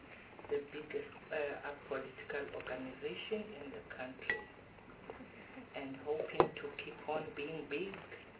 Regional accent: Eastern Cape, South Africa; from the Eastern Cape, the province of the Legends.

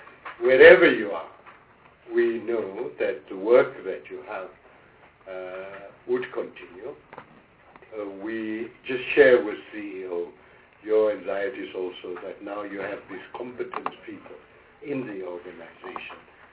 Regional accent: Gauteng, South Africa; Not because I come from Gauteng.

